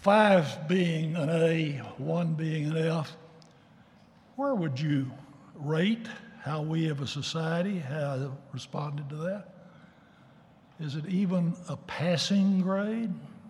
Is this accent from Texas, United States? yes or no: yes; Texas, United States; Growing up in Texas, man, they were clear about a word from the Lord about your personal salvation.